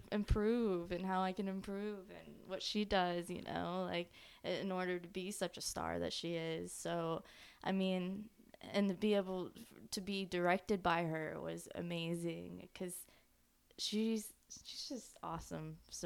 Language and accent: English; Florida, United States; now in California, United States; I'm from Florida, born and raised.